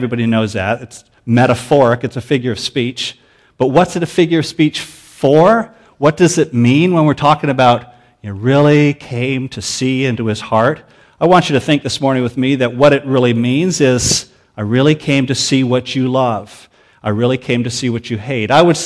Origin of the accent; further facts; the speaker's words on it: Canada; And besides that, I'm Canadian.